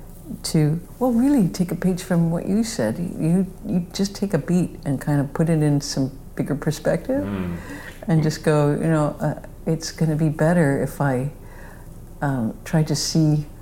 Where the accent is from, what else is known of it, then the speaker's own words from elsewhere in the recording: Midwest, United States; I used to look at the sky a lot, probably because I'm from the Midwest and it was all sky, and I was like, I'm from there.